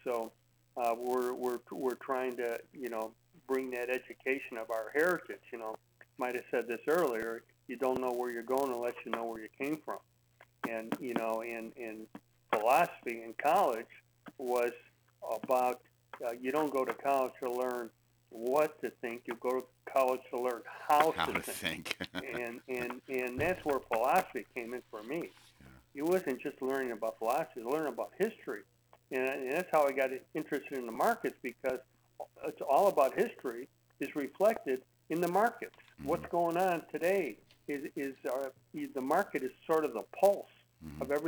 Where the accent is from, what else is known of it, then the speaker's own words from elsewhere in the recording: Chicago, Illinois, United States; And when I was growing up in Chicago here, and we'd go out to Lake Michigan